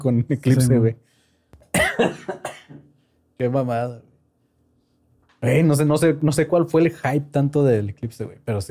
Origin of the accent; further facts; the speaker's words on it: Mexico; somos mexicanos, güey. Los mexicanos casi siempre tratamos de encontrarle la parte chistosa a cualquier problema.